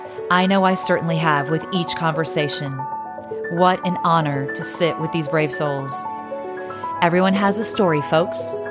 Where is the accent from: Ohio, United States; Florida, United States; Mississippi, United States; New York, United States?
Ohio, United States; Stryker; And it's your neck of the woods, too, but I'm just going to say, yeah, we're from the Stryker, Ohio.